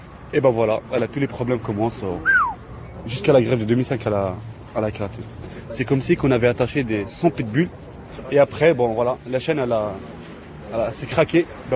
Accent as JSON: {"language": "French", "town": "Tremblay-en-France", "region": "Île-de-France", "country": "France", "tie": "born or raised there", "said": "Je vais vous montrer où j'ai grandi. On est au centre-ville."}